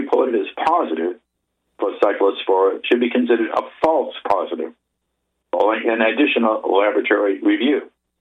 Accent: Maryland, United States; They include my home state of Maryland and a number of others.

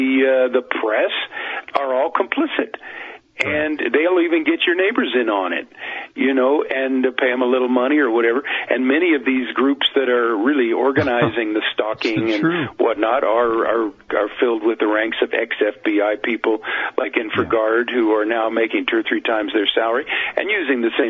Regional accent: United States; I'm an American with civil liberties.

